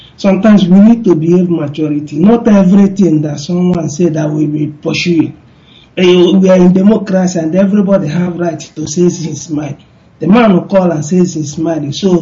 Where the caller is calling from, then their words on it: Dakar, Senegal; I'm calling from Dakar, Senegal.